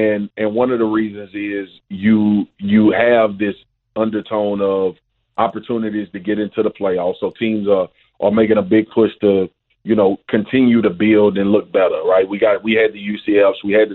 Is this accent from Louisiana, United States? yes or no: yes; Louisiana, United States; I'm from Louisiana. We don't have a pro team.